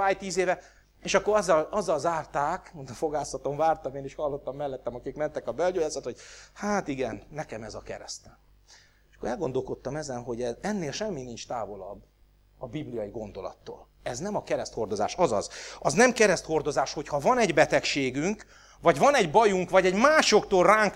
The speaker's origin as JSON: {"language": "Hungarian", "region": "Budapest", "country": "Hungary", "tie": "born or raised there", "lives_now": "Debrecen, Hungary", "said": "De tudom, hogy Budapesten hogy van, ahol én felnőttem, meg éltem sokáig, mielőtt Debrecenben nem költöztünk, és Debrecenben hogy van."}